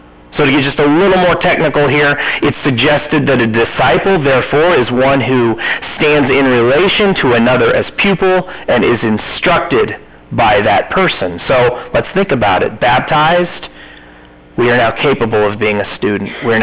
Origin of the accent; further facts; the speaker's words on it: Indiana, United States; You know, I'm convinced that in my home state of Indiana, people just think they know what hunting is.